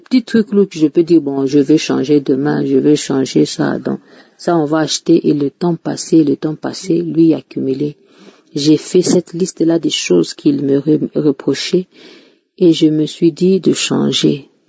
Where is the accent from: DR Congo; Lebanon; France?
DR Congo; je suis une Congolaise de la République démocratique du Congo.